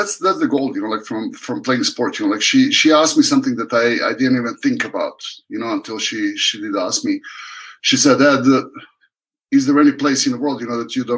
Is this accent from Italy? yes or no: no; Serbia; moved away as an adult; now in Canada; I was born and raised in Serbia.